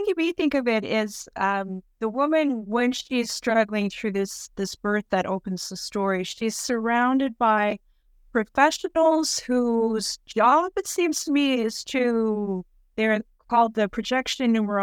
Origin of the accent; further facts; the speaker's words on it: Canada; I'm Canadian, so I thought maybe I just wasn't paying attention.